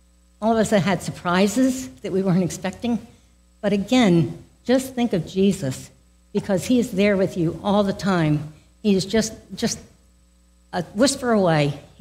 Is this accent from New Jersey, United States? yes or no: yes; New Jersey, United States; also born or lived in South Dakota / Okinawa / Saudi Arabia; So now, I grew up in South Jersey. I lived there most of my life, but I also lived in South Dakota, Okinawa, Saudi Arabia.